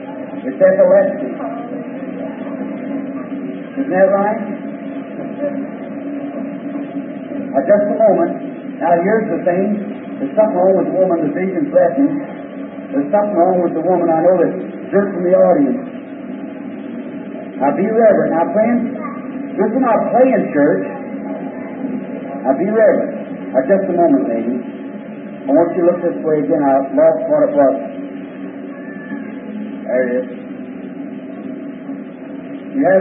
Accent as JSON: {"language": "English", "country": "Ireland", "said": "She is a Spanish woman, and I'm Irish. What a difference. All right. Notice, those people came from Spain, mine from Ireland."}